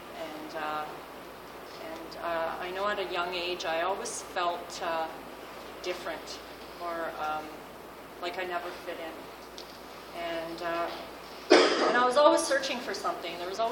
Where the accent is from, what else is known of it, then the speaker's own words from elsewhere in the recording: Montreal, Quebec, Canada; born there; I was born in Montreal in December 64. So I recently turned 50